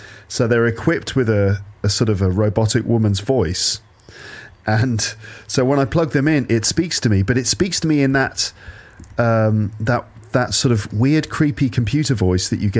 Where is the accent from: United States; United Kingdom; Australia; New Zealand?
United Kingdom; I've noticed this not just as a British person myself, but just when communicating with people from different places